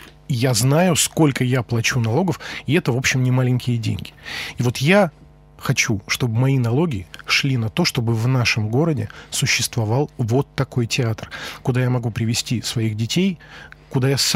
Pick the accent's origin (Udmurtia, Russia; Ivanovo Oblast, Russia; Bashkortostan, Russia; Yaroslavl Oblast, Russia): Bashkortostan, Russia; Ufa; Приезжай летом, я уже просто как уфимец говорю, приезжай летом и непременно, значит, надо съездить в Черниковку, это один из районов Уфы